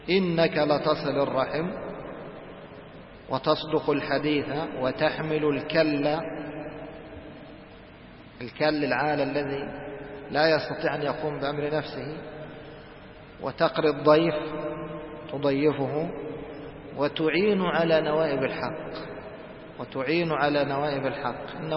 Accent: Egypt; وهاي السكت هذه مشهورة في بعض اللهجات، كما هو مشهور عندنا في مصر مثلا علي

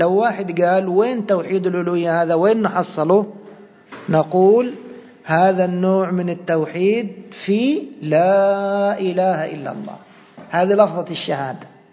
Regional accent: Egypt; كما عندنا في بلادنا مصر

